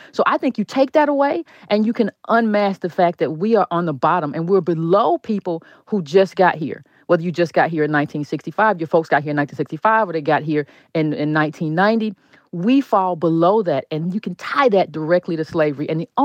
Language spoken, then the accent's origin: English; Nigeria; I'm Nigerian